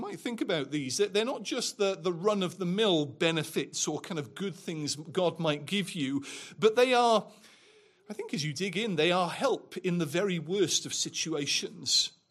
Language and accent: English; Cardiff, Wales, United Kingdom; When I was growing up in Cardiff, there used to be something called the Lord Mayor's Parade.